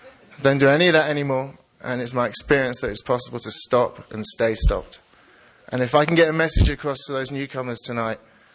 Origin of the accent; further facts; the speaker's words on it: London, United Kingdom; I'm an addict from London, England.